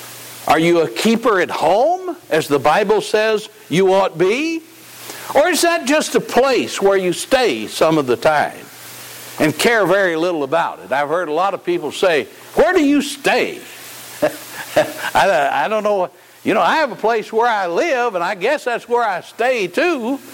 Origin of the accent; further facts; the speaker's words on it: the South, United States; But I have been places where, as a Southerner, as I would walk down the street, I would say hi to folks, and they would look at me like I was crazy.